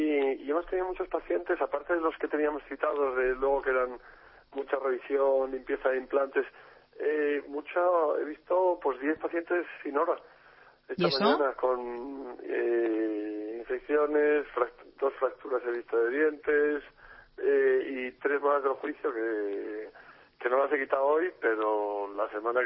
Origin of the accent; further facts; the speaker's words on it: Salamanca, Castile and León, Spain; ya que somos de aquí de Salamanca.